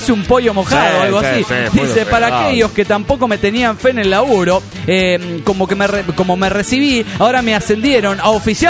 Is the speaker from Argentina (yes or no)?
yes; Ramos Mejía, Buenos Aires Province, Argentina; Los escucho siempre, tengo 25 años, soy de Ramos Mejía.